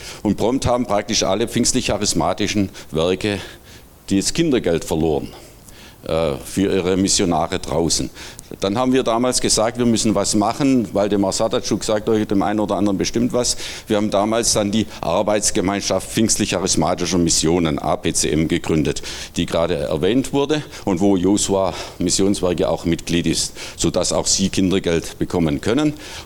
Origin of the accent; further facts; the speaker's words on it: Swabia, Germany; accent: Swabian; moved away as an adult; now in Saxony-Anhalt, Germany; meine Sprache hat mich längst verraten, ja. Ich komme ursprünglich aus Schwaben. Wir wohnen seit 1991 in Sachsen-Anhalt, sind also mit der Wende rübergekommen. Das ist ein angeborener Sprachfehler, den habe ich nie losbekommen.